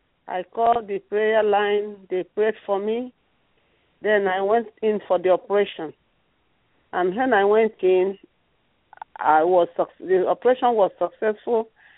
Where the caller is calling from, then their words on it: Pennsylvania, United States; I'm calling from Pennsylvania.